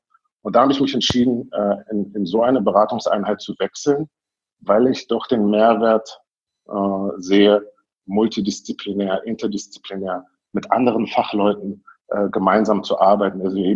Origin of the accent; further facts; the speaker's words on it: Berlin, Germany; moved away as an adult; also born or lived in Moscow; Ich bin in Berlin groß geworden, in West-Berlin.